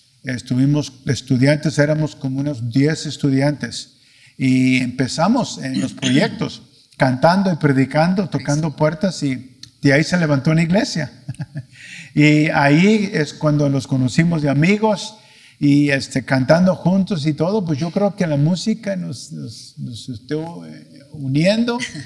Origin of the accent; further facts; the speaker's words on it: Washington, United States; nos íbamos a retirar ya al estado de Washington, de donde soy yo.